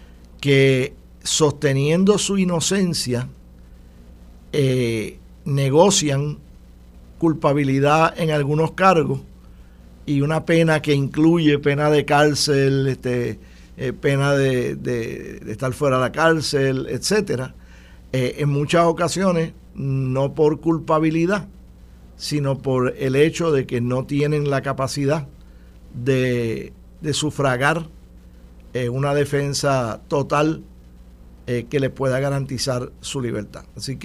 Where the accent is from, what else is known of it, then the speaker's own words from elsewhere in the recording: London, United Kingdom; aparentemente está en mi ciudad natal de Londres